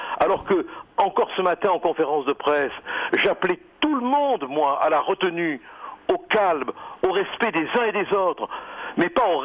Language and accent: French; France; Je suis français, c'est tout. Je suis français.